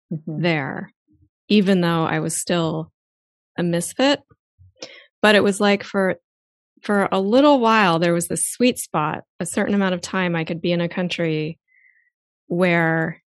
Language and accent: English; Wilmington, Delaware, United States; moved away; I grew up in Wilmington, Delaware. It's a very corporate town. I never felt like I fit in there. I left as soon as I could.